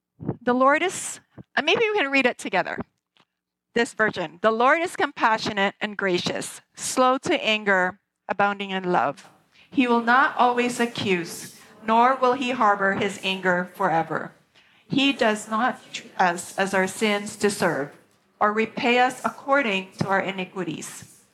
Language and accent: English; Cebu City, Central Visayas, Philippines; Floyd and I were both born and raised in Cebu City, Philippines.